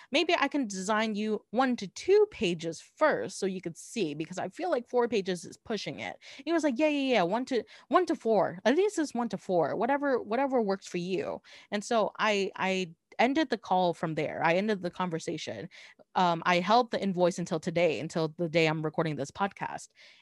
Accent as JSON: {"language": "English", "region": "Southern United States", "country": "United States", "said": "And I was like, yeah, I'm from the South. I know."}